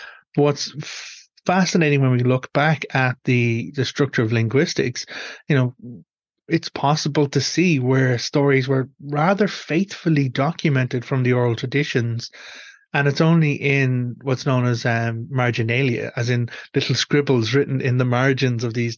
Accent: Ireland; we as Irish people

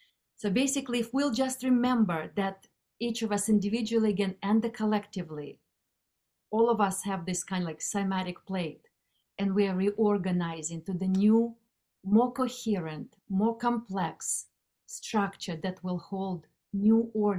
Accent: Moscow, Russia; English is a second language; now in United States; I was born and raised in Moscow, Russia. I moved to United States about 30 years ago, almost 30 years ago. I didn't speak any English like whatsoever, so just knew a few words.

